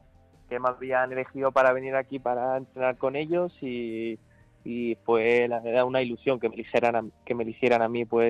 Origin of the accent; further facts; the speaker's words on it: Daganzo, Community of Madrid, Spain; Yo soy de Daganzo.